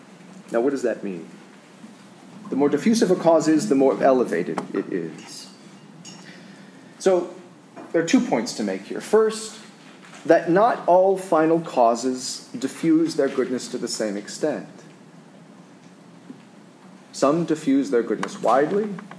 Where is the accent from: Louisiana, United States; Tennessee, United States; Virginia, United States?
Louisiana, United States; Take, for example, New York City in my home state, Louisiana, which is Father Allen's home state.